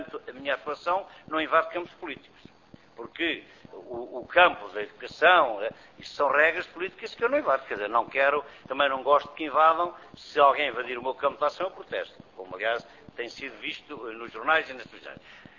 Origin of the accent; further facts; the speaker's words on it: Guarda, Portugal; na minha terra, na Guarda